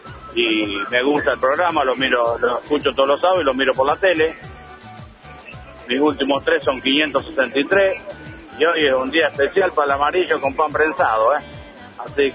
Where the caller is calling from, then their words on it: General Rodríguez, Buenos Aires Province, Argentina; de General Rodríguez. Los escucho como todos los sábados mientras voy de viaje hacia Pergamino.